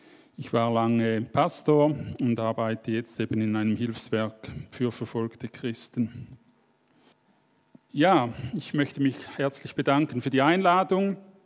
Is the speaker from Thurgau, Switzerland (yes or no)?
no; Bern, Switzerland; Ich bin aus der Region des Aaretals zwischen Thun und Bern, dort wohne ich.